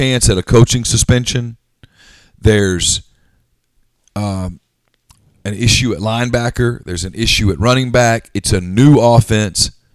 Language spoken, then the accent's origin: English; Ruston, Louisiana, United States; I grew up in Ruston. I spent 16 years of my life in Ruston.